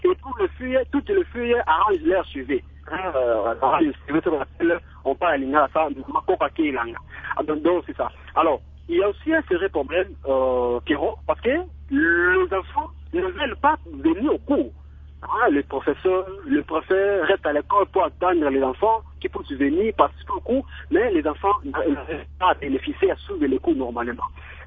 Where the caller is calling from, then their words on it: Mbandaka, Équateur, DR Congo; Parce qu'il y a un compteur, chez nous, en Bandaka, là où moi je suis, les enfants se préparent très bien.